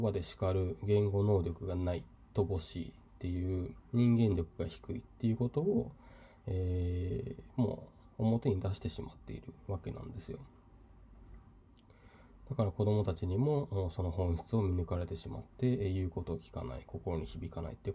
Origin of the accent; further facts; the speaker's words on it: Yamanashi, Japan; 私の地元の山梨